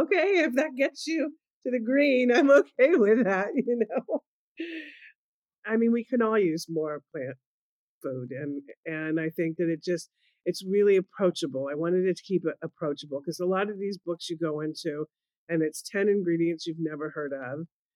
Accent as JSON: {"language": "English", "town": "Petaluma", "region": "California", "country": "United States", "tie": "born or raised there", "said": "I grew up in the Bay Area, a small town called Petaluma, which is north of San Francisco."}